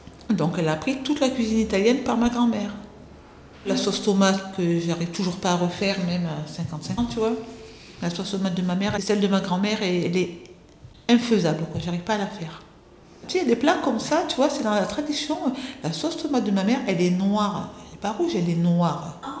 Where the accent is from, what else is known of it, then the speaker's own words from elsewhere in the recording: Orange, Provence-Alpes-Côte d'Azur, France; born there; Je suis née à Orange, dans le Vaucluse.